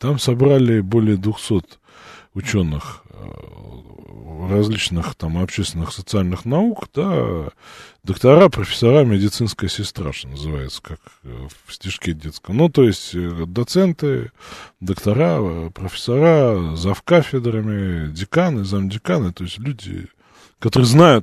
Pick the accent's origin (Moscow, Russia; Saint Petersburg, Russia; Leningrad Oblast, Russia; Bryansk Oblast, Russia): Moscow, Russia; born there; родился в Москве, прожил много где.